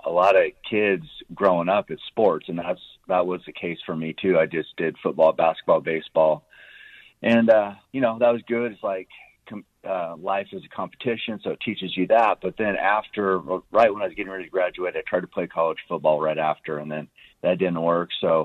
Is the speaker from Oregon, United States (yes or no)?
yes; Oregon, United States; I'm from Oregon, Western Oregon. And that's where I grew up.